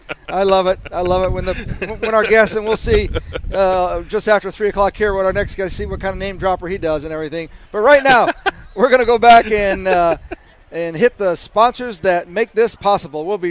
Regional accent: South Bend, Indiana, United States; I'm born and raised in South Bend

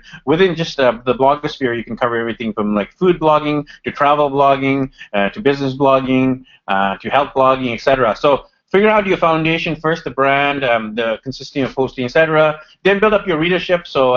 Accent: Vancouver, British Columbia, Canada; So I am from Vancouver, BC, Canada. I finished my university here

